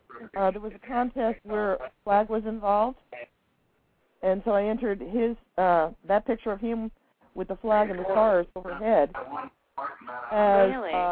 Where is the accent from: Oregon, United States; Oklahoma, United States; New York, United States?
New York, United States; Poughkeepsie; What concerns me was in my hometown, Poughkeepsie, New York, and around that area, the police officers were actually doing corralling of bikes.